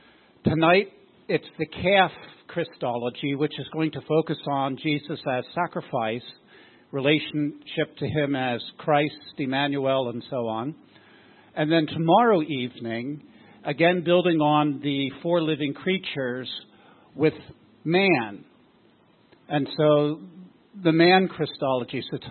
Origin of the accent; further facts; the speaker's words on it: Lancaster, Pennsylvania, United States; Out in Lancaster, I'm from Lancaster, Pennsylvania, and we've had limited mornings with the sun rising.